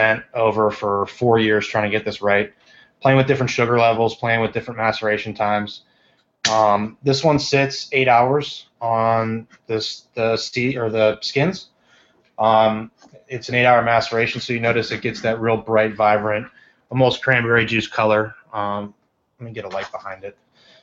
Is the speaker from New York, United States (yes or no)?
no; Ohio, United States; it's like calling me a Californian when I'm from Ohio.